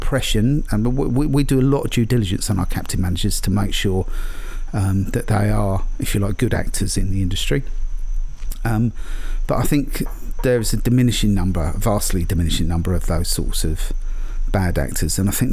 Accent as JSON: {"language": "English", "country": "United Kingdom", "said": "Whether I'm a Brit or not, I think the US market is extremely attractive"}